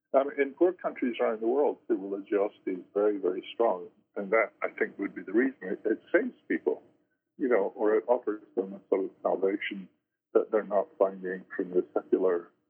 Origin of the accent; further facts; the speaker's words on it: United Kingdom; You know, I grew up in Britain.